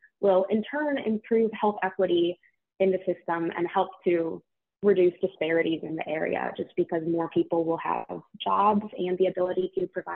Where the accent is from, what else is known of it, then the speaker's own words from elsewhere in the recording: St. Louis, Missouri, United States; I'm from St. Louis, so especially exciting to me.